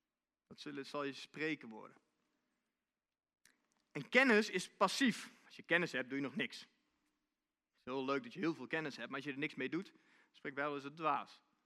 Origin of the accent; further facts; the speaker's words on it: Netherlands; Alleen, hoe moeilijk is dat, wij als Nederlanders? We willen het allemaal zelf doen.